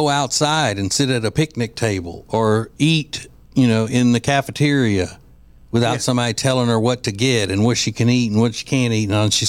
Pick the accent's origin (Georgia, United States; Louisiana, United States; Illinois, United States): Louisiana, United States; Because I'm from Louisiana.